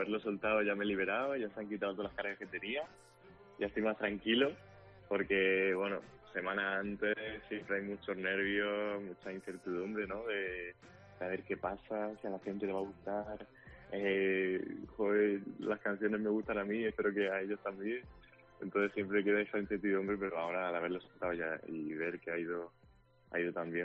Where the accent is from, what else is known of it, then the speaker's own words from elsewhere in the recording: Murcia, Region of Murcia, Spain; now in Madrid, Spain; Bueno, yo me mudé a Madrid. Yo sí, como has dicho, soy de Murcia, me mudé a Madrid.